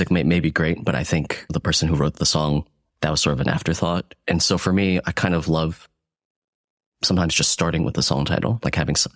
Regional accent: Montgomery, New Jersey, United States; So I grew up in central New Jersey in a small township called Montgomery. It's right next to Princeton. Pretty rural, suburban, very quiet.

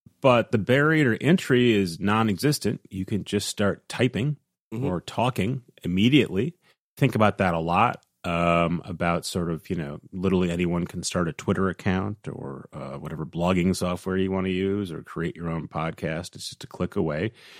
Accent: Midwest, United States; I think of growing up in the Midwest, in the U.S.

